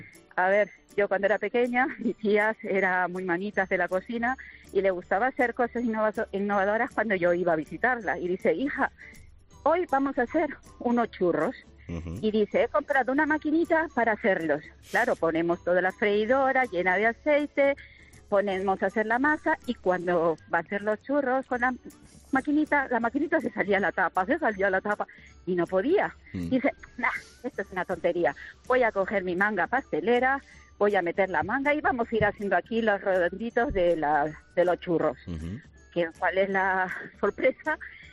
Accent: Peru; now in Cádiz, Spain; Yo soy peruana, pero más española que ninguna.

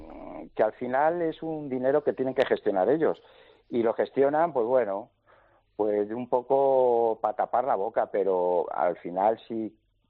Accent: Madrid, Community of Madrid, Spain; yo nací en Madrid, estuve en Madrid hasta los 30 años trabajando

